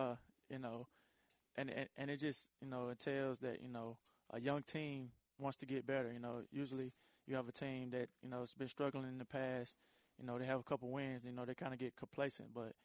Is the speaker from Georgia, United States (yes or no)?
yes; Atlanta, Georgia, United States; At first, it was kind of hard getting used to it, you know, 10 feet of snow growing up in Atlanta. You know, I'm not used to the cold weather and snow